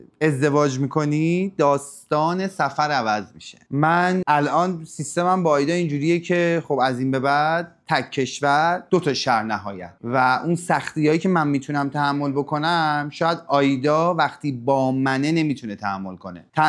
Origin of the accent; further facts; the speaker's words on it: Iran; گفت کجایی هستی؟ گفتم ایرانی.